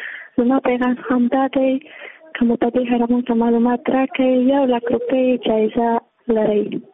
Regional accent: Jowzjan, Afghanistan; زه د جوزجان د ولایت یم.

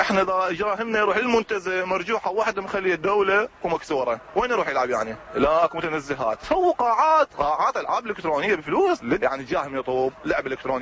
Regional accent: Iraq; احنا عندنا بالعراق بس روح الباقي الدول ماكو ايش

